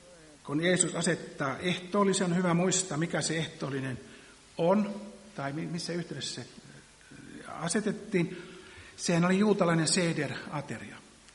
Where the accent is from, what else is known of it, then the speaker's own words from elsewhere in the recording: Liperi, North Karelia, Finland; born there; Minä, joka olen syntynyt itärajalla, Liberissä, tuolla Pohjois-Karjalassa